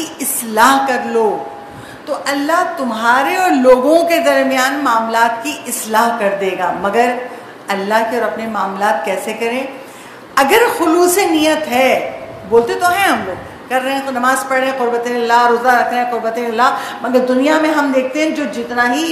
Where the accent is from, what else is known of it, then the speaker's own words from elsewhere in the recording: Karachi, Sindh, Pakistan; born there; آپ شہر کراچی کی بات کروں, یہیں پیدا ہوئی ہوں, مروں گی بھی یہیں